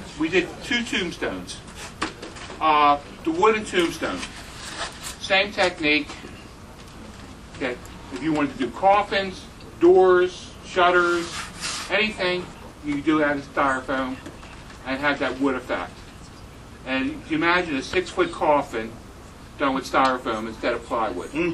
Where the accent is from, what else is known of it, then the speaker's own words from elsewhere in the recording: Philadelphia, Pennsylvania, United States; I grew up in Philadelphia. I know what a Philadelphia house looks like.